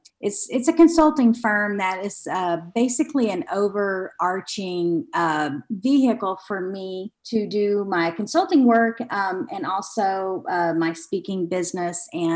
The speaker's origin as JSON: {"language": "English", "town": "Dalhart", "region": "Texas", "country": "United States", "tie": "born or raised there", "said": "And I am from Dalhart, Texas, which is also in the Texas Panhandle. And so I was raised in a rural community."}